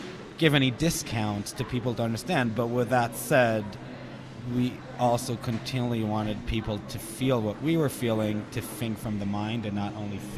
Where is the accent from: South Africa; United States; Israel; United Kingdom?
Israel; Hunting was very foreign to me growing up in Israel